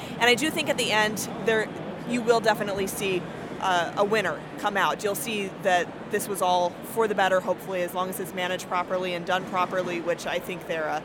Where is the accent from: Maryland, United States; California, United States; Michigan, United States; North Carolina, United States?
Maryland, United States; now in Bismarck, United States; I'm originally from Maryland, but I've been in North Dakota and Bismarck for almost 8 years now and absolutely love it.